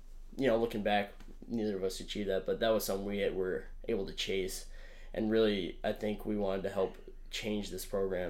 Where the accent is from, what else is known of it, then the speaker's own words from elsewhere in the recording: Denver, Colorado, United States; So yeah, we grew up in Denver, Colorado.